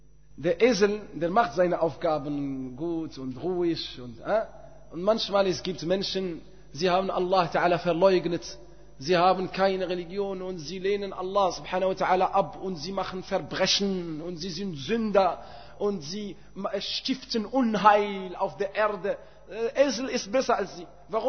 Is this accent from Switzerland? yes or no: no; Morocco; German is a second language; Oder noch schlimmer, bei uns in Marokko, sie sagen, hat Lughzala.